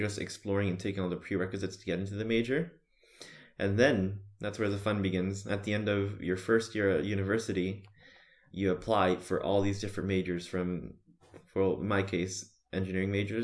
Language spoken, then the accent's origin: English; United States; also born or lived in Cambodia; was born in Cambodia to both Cambodian parents, although Chinese-Cambodian. And I lived there just 1 year. Then I moved all the way to the United States and basically lived there for my entire life.